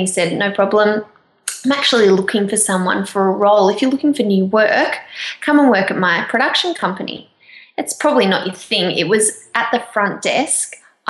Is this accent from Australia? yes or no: yes; Melbourne, Victoria, Australia; I'm from Melbourne.